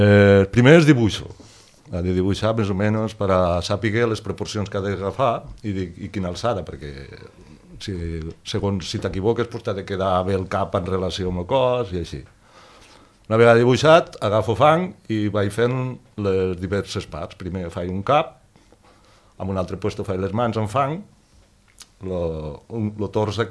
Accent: Torres de Segre, Catalonia, Spain; born there; Jo vaig néixer a Torres de Segre, que és un poble de la província de Lleida, que està a uns 15 quilòmetres al sud de Lleida. Torres de Segre, al costat del riu Segre.

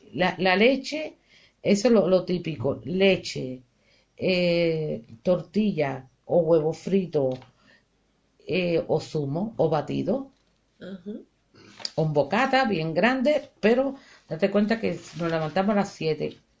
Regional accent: Cuba; El día de mañana yo quisiera, sí, estar en mi tierra. Pero hay una cosa que me dificulta, mis hijas. Mis hijas no se sienten cubanas como yo.

